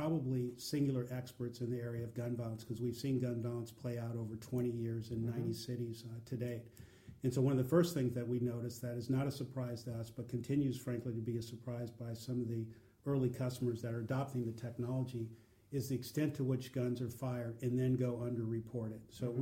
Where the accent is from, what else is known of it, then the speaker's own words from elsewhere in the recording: Oakland, California, United States; I guess the best analogy I like to use is where I grew up in Oakland, California. Guns fire all the time.